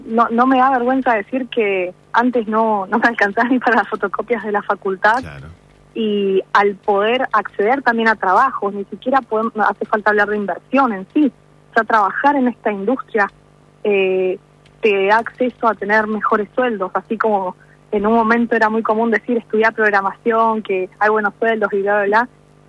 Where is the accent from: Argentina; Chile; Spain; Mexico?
Argentina; el expertise que tenemos como argentinos es muy alto